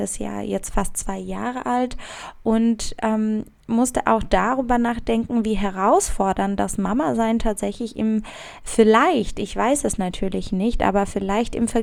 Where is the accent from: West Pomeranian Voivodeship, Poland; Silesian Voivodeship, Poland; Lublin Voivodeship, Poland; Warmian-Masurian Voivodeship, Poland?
West Pomeranian Voivodeship, Poland; Szczecin; Also ich komme ursprünglich aus Stettin